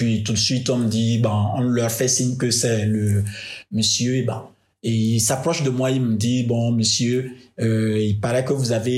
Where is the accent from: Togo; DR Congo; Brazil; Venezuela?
Togo; now in Nantes, France; je venais d'un monde qui est complètement différent de Nantes, puisque chez moi, au Togo ou en Afrique de façon générale